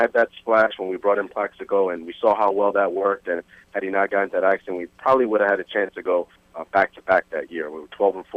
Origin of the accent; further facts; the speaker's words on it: New York, United States; moved away as an adult; now in Miami, United States; Being here in Miami, I'm from New York, spent 26 years there, moved down here for grad school.